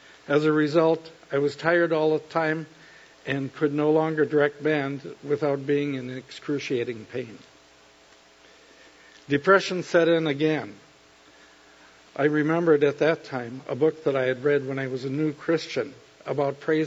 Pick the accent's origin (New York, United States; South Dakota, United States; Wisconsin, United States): Wisconsin, United States; Neillsville; I was born and raised in Neillsville, Wisconsin.